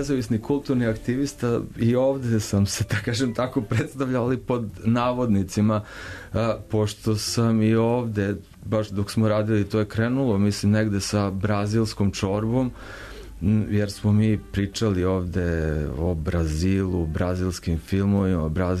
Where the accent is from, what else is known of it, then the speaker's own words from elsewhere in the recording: Serbia; zato što dolazim sa Balkana, zato što dolazim iz Srbije koja ima lošu reputaciju